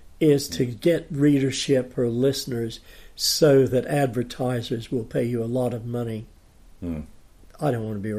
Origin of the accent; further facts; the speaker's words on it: United States; now in New Zealand; I mean, I'm an American